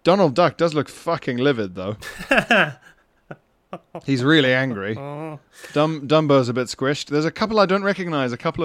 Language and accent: English; Yorkshire and the Humber, United Kingdom; now in Copenhagen, Denmark; I grew up in West Yorkshire, but I've lived in Copenhagen for the past 3 years.